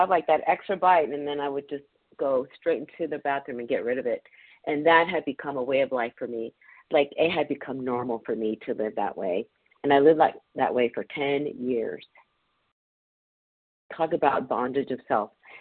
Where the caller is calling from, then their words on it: California, United States; I'm calling from California.